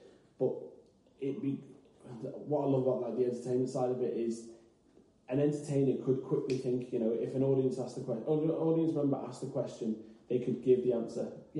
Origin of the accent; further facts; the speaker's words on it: Liverpool, North West England, United Kingdom; I went, no, I'm from Liverpool.